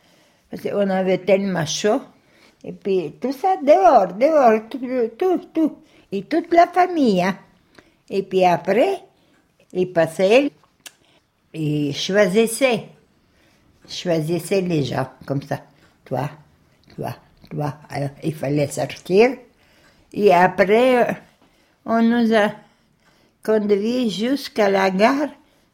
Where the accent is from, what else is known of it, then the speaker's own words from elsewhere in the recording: Russia; French is a second language; Si j'avais dit que je suis russe et puis tout ça, bah, bien sûr, on m'a ramené dans les camps russes.